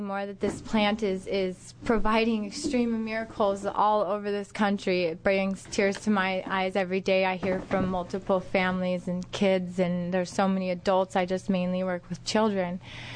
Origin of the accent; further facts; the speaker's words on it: Oregon City, Oregon, United States; I am from Oregon City.